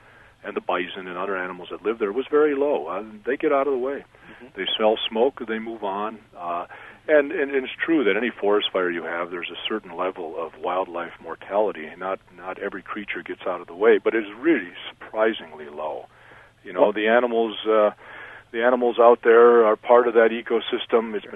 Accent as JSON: {"language": "English", "region": "Minnesota", "country": "United States", "tie": "born or raised there", "said": "in my home state of Minnesota"}